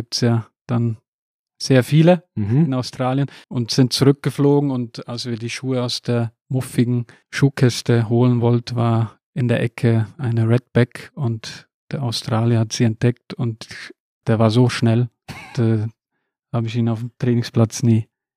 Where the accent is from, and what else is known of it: Switzerland